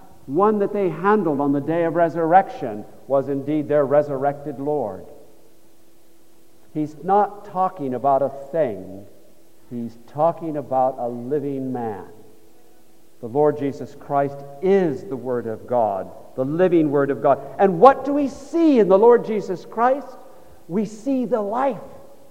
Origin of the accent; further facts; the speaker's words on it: California, United States; You know, I'm from California.